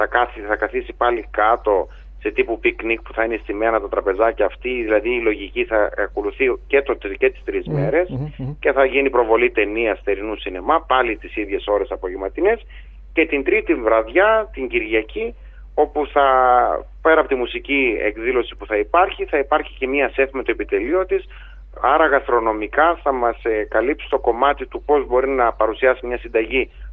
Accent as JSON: {"language": "Greek", "town": "Thessaloniki", "region": "Central Macedonia", "country": "Greece", "moved": "as an adult", "said": "η καταγωγή μου είναι από τη Θεσσαλονίκη, ήρθα για σπουδές εδώ και έμεινα εδώ και 12 χρόνια."}